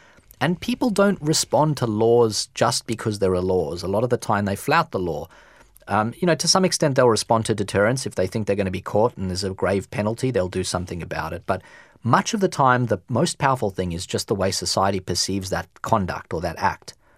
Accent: Australia; I'm Australian, and that's true.

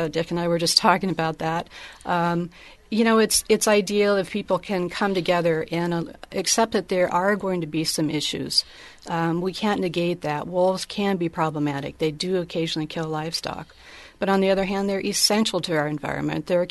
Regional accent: Iowa, United States; Yes, I'm from Iowa originally. My father was director of a small zoo in Des Moines

